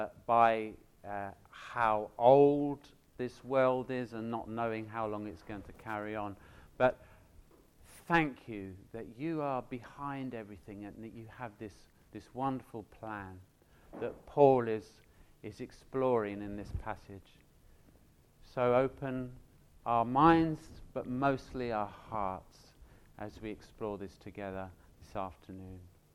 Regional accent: London, United Kingdom; also born or lived in Delhi; now in Ipswich, United Kingdom; I'm a Londoner, basically. I came to Ipswich about 3 years ago via Delhi.

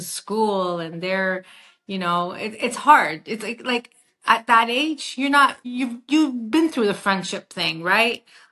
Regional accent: Canada; And I'm like, "Carmen, we're Canadian."

